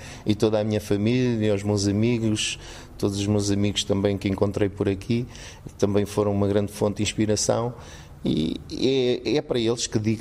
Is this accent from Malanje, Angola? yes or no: yes; Malanje, Angola; moved away; vou brevemente visitar a minha terra, Malanja, após 35 anos desde que saí de terras angolanas.